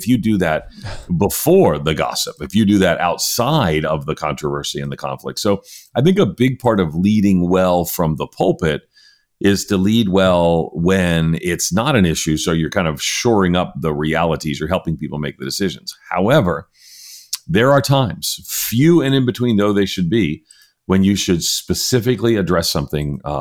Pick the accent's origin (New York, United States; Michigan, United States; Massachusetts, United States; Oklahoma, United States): New York, United States; You know, I'm a New Yorker, you know, I'm quick with quips